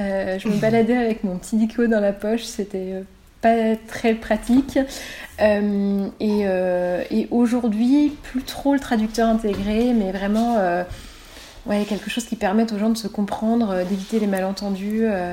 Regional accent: France; en tant que Français

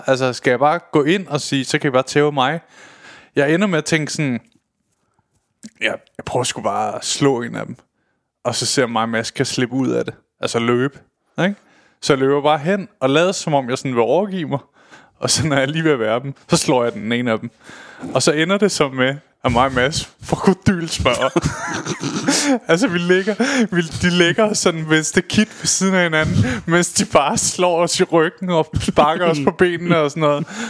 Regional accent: Køge, Zealand, Denmark; Der er sket det nede i Køge, hvor jeg kommer fra

